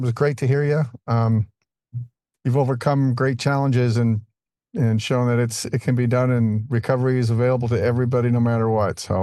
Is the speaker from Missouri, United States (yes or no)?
no; Denver, Colorado, United States; My first drunk that I remember, I'm from Denver.